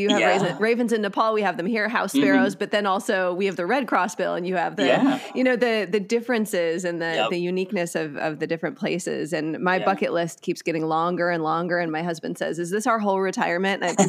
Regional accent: Wisconsin, United States; I grew up in Wisconsin and never noticed a bird.

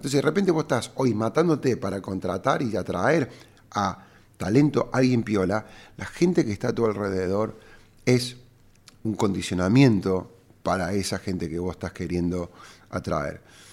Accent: Córdoba, Argentina; cordobés y emprendedor.

